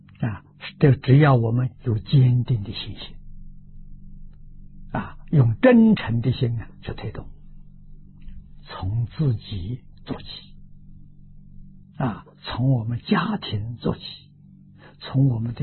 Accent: Lujiang, Anhui, China; 在我的老家安徽庐江汤池小镇

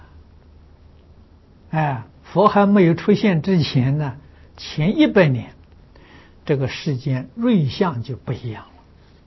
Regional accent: China; 我们中国人一般讲预兆啊

